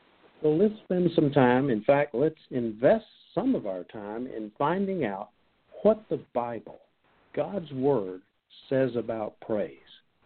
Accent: Houston, Texas, United States; And being born and raised in the Bio City, as they call it, or Bayou, depending on what part of Houston you were born in, I'm thankful that I don't have to deal with cold weather.

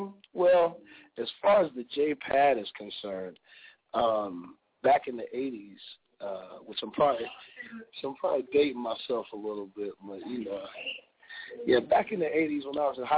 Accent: Erie, Pennsylvania, United States; And this was back in Erie. If anybody didn't know, that's where I'm from. I'm from Erie. And so I got my foundation there

